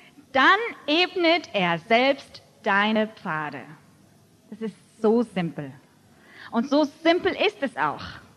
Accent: Hamburg, Germany; born there; Ich bin selber geborene Hamburgerin, bin schon ganz, ganz früh in eine Gemeinde hineingeboren.

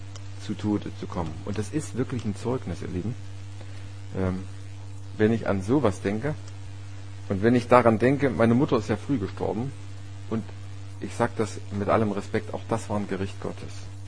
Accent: Grottendorf, Saxony, Germany; ich bin ja in Grottendorf aufgewachsen, das ist ein Dorf, was in so einem Erzgebirge, also im Tschubertal, liegt, auf 6 Kilometer Längenausdehnung, und die größte Breite sind vielleicht 0,5 Kilometer.

